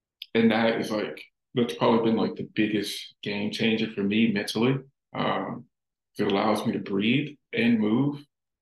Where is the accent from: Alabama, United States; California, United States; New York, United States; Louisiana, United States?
Louisiana, United States; and it may have been like where I was raised, or I grew up in the South, Louisiana. You know, it's very traditional, I guess to say.